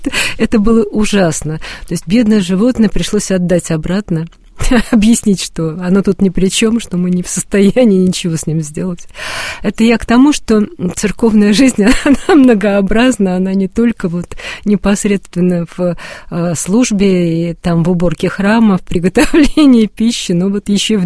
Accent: Moscow, Russia; Нет, в деревне они, может быть, и были, но мы же все москвичи.

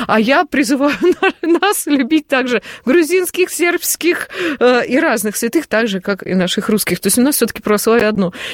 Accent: Moscow, Russia; Мы такие, мы из Москвы

